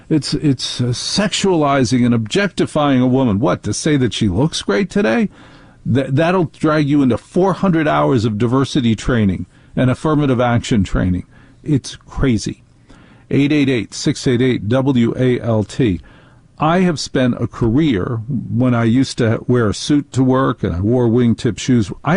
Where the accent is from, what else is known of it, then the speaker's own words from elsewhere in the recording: Maplewood, New Jersey, United States; I grew up in Maplewood, New Jersey.